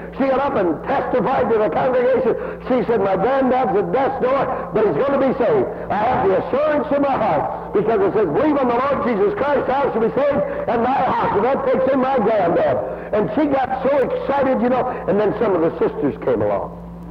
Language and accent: English; Detroit, Michigan, United States; born there; We got a message from Detroit, Michigan. I was born in Detroit. There are so many Schmidts in Detroit, it's amazing.